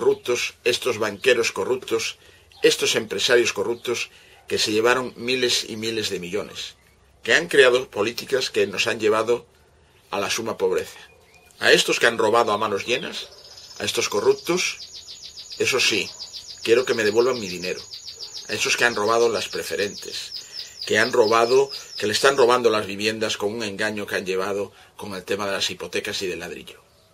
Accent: Galicia, Spain; yo soy un gallego. Vivo en un país pequeñito de la zona de España. Primero soy gallego, después soy español.

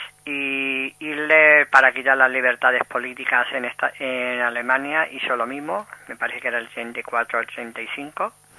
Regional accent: Aragon, Spain; Yo soy pesado, ¿eh? Yo soy maño, ¿eh?

